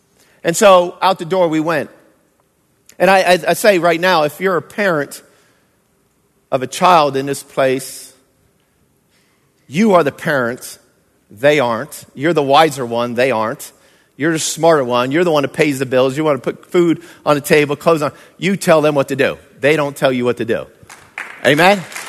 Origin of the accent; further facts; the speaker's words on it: Fort Worth, Texas, United States; now in Riverside, United States; And I come from Dallas and Fort Worth area. I said one time Dallas, Fort Worth, and they said no, Fort Worth, because I was in Fort Worth.